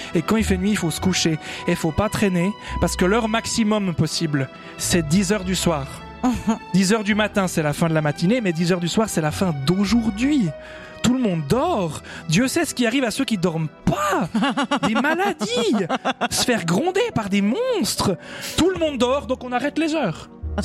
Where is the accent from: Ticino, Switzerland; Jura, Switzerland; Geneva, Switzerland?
Jura, Switzerland; je réussissais à passer une journée sans dire à quelqu'un que je suis jurassien.